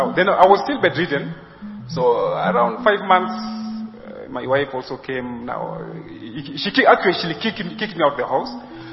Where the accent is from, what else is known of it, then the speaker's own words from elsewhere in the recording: Kenya; Okay, I'm a Luo. I'm a Kenyan, a Luo.